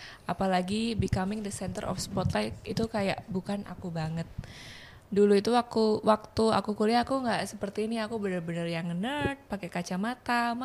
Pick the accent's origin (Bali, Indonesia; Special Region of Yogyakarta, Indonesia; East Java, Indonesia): Special Region of Yogyakarta, Indonesia; Yogyakarta; Aku aslinya darahnya Jogja, cuman kemarin waktu ikut Putri Indonesia, karena atribusi aku Apnon, Apnon Jakarta Barat, jadinya represent DKI Jakarta 1.